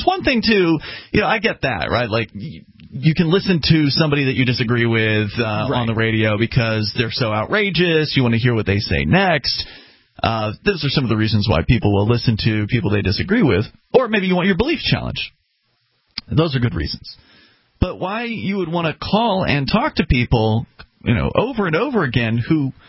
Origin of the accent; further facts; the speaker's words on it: Sarasota, Florida, United States; Actually, from my hometown of Sarasota, Florida.